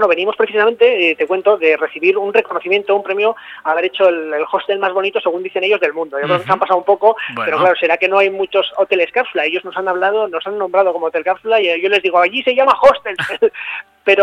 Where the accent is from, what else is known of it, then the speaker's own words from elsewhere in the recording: Bilbao, Basque Country, Spain; Nosotros somos muy de Bilbao, tanto mi socio como yo, y somos, bueno, pues de Bilbao, de pro, como quien dice.